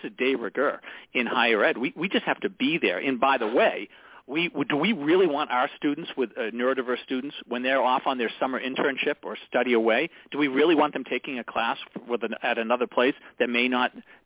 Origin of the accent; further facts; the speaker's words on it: Massachusetts, United States; I grew up in Massachusetts, so maybe I'm primed for this kind of thing.